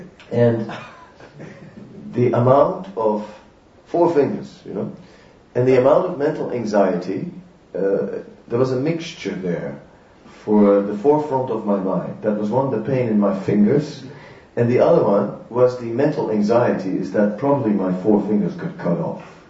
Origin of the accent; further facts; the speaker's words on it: Haarlem, North Holland, Netherlands; just like here we're in Amsterdam, and I'm actually from Haarlem, right?